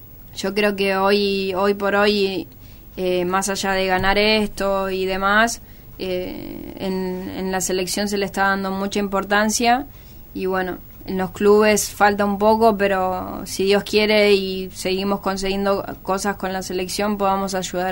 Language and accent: Spanish; Argentina; nosotras como Argentina íbamos a jugar a Chile